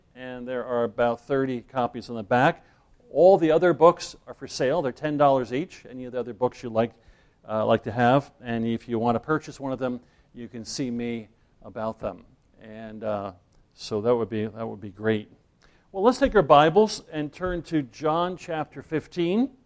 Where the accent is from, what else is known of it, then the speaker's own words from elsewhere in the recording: New Jersey, United States; I grew up in New Jersey, came to faith in the Lord Jesus Christ when I was in college.